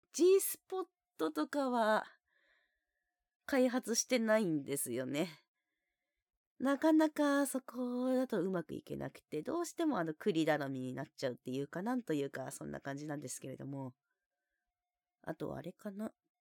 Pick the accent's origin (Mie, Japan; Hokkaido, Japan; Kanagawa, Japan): Hokkaido, Japan; 出身地は北海道です。